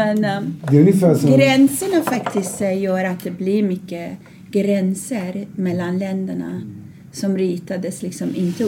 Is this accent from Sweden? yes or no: no; Iran; moved away as an adult; när jag flydde från Iran med min son.